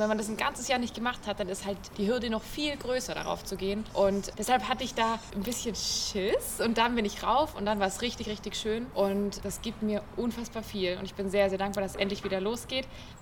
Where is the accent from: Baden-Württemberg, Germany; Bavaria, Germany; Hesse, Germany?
Baden-Württemberg, Germany; now in Berlin, Germany; das ist ja meine Heimat irgendwie, da bin ich hergekommen. So, da war ich ganz lange, inzwischen wohne ich in Berlin oben.